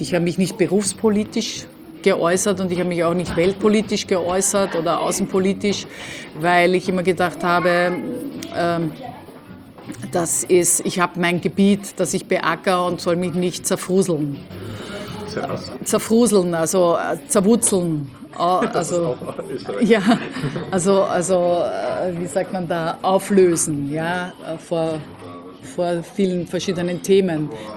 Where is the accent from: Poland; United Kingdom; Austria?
Austria; accent: Austrian; now in Germany